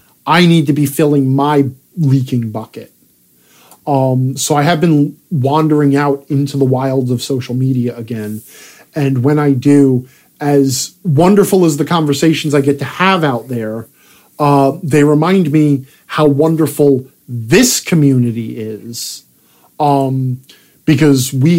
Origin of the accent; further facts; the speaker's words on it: New York, United States; I'm originally a New Yorker